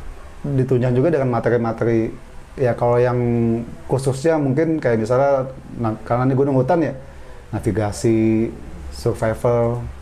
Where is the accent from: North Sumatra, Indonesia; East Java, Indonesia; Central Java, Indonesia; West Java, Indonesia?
West Java, Indonesia; Linggarjati; Kebetulan kan kampung halaman gue di Linggarjati.